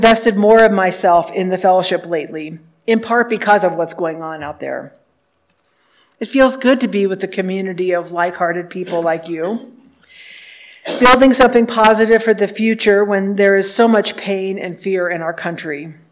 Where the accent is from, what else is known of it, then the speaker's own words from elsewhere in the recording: Cincinnati, Ohio, United States; Tales of these famous difficult times seemed so foreign to a kid growing up in suburban Cincinnati in the 1960s and 70s.